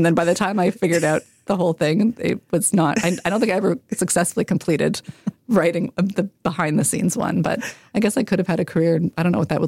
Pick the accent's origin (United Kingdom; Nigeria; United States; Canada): Canada; Ottawa, Ontario; I grew up in Ottawa, but my parents were teachers and academics, so we had summers off. And my mom was from Cape Breton, so we spent most of our summers in Cape Breton.